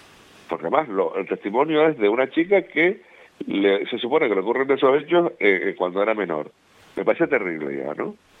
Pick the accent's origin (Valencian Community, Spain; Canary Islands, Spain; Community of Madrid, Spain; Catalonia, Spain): Canary Islands, Spain; Tacoronte; yo soy de Tacoronte